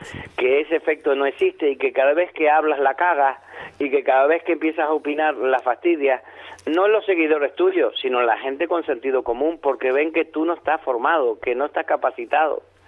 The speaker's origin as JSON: {"language": "Spanish", "region": "Canary Islands", "country": "Spain", "said": "somos canarios, no somos de Tenerife, de Las Palmas o del Hierro."}